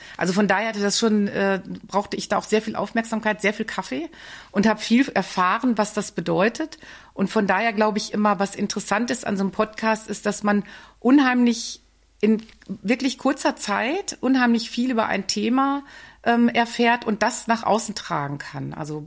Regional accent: North Rhine-Westphalia, Germany; now in Brühl, Germany; wenn man so aus dem Münsterland kommt und ins Rheinland, dann war das schon auch ein Sprung ins kalte Wasser

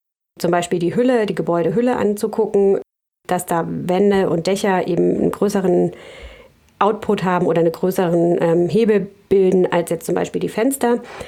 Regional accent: Lübeck, Schleswig-Holstein, Germany; ich komme aus Lübeck.

